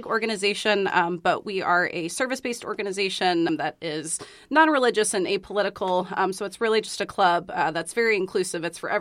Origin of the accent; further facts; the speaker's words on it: Illinois, United States; I'm originally from Central Illinois, and I had been involved with a club back home.